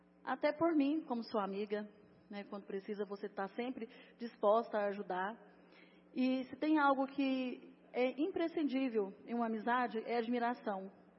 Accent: Goiatuba, Goiás, Brazil; born there; now in Anápolis, Brazil; E não sou realmente anapolina, nasci em Goiatuba, sou goiatubense, mas moro em Anápolis há mais de 30 anos.

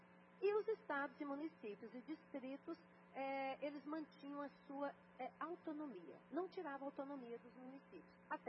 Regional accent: Goiânia, Goiás, Brazil; eu sou goianiense

